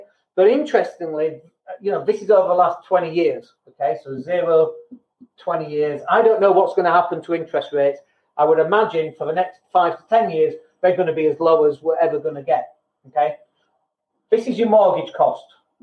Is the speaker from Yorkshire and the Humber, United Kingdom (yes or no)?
yes; Leeds, Yorkshire and the Humber, United Kingdom; now in Spain; I actually live in Spain now, but I'm from Leeds originally. I'm recording this live from Spain.